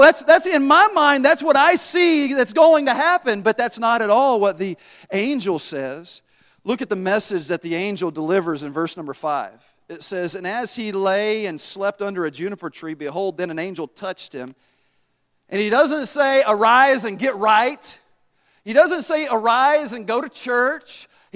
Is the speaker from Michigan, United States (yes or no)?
no; Tennessee, United States; I'm from Tennessee, all right?